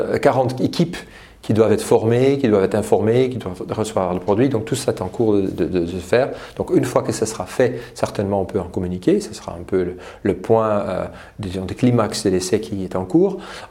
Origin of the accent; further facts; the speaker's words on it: Belgium; Donc d'abord, je suis belge, j'ai fait mes études en Belgique, donc j'ai ce lien déjà.